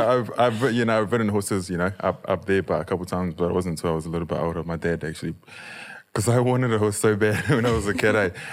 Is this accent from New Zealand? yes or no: yes; Opononi, Northland, New Zealand; on my dad's side, I come from Hokianga, so up north in Opononi. That's where he's from and where I grew up a little bit when I was young. And my mum comes from Tauranga, so Tauranga Moana, Ngāti Rangi Nui, Iwi